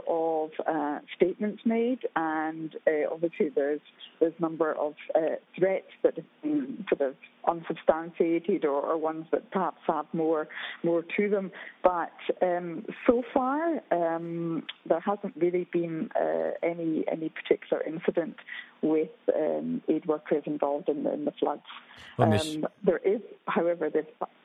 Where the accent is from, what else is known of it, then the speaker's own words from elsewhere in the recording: Scotland, United Kingdom; I come from Scotland